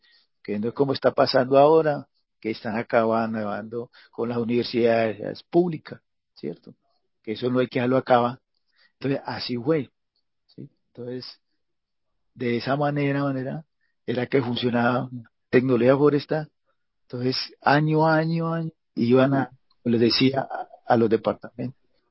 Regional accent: Huila, Colombia; Vea, yo soy huilense.

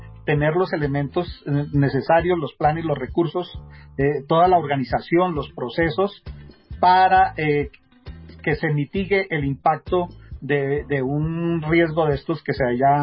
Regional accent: Colombia; yo soy el único colombiano que queda vivo en este concurso.

